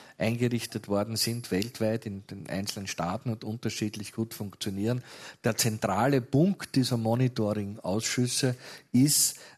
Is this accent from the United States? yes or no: no; Krems, Lower Austria, Austria; Ich bin aufgewachsen in Krems-Lerchenfeld, in dieser Arbeitersiedlung neben der Hütte Krems.